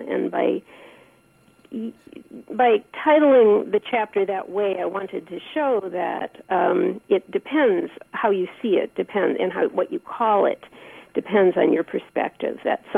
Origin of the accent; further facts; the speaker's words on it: Detroit, Michigan, United States; I grew up in Detroit, and I'm Jewish, and my father did own a business near Grand River and Joy during that era.